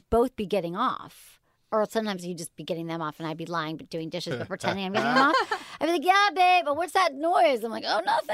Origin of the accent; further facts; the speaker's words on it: Australia; And I'm from Australia.